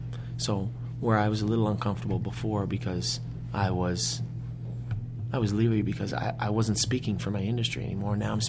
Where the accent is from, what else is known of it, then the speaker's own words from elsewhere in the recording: Prince Edward Island, Canada; born there; moved away as an adult; also born or lived in Windsor / Ottawa / Montreal / Detroit; now in Cobourg, Canada; I was born in Prince Edward Island in 1976. Mm-hmm. I moved to Ontario 19 years ago to work in the horse racing sector. I lived in Windsor, Ottawa, Montreal, Detroit. I bounced around everywhere and settled back in Cobourg